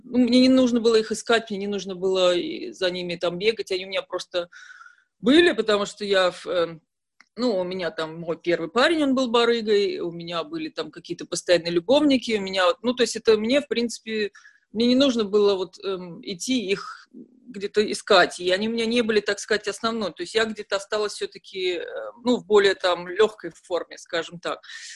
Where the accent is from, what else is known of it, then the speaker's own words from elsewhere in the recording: Saint Petersburg, Russia; Я родилась и выросла в Санкт-Петербурге.